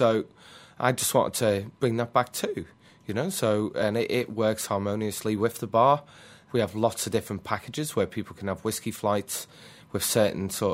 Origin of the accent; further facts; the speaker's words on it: England, United Kingdom; moved away as an adult; now in Australia; Basically, when I was growing up in England, I wanted to move to Australia.